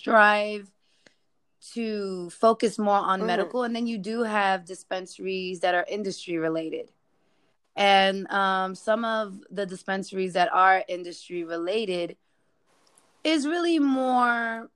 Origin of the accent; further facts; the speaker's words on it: Bronx, New York, United States; Because I came from the Bronx. I come from 241st and White Plains.